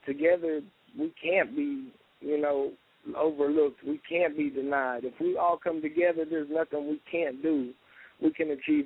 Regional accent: the South, United States; I mean, I'm from the South, you know what I mean?

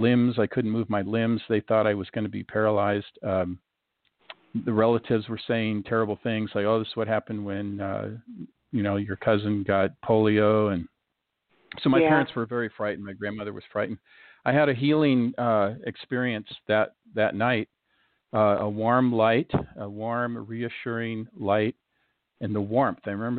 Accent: Seattle, Washington, United States; So I grew up in Seattle, Washington. That's where my brother and I were born, my other brother.

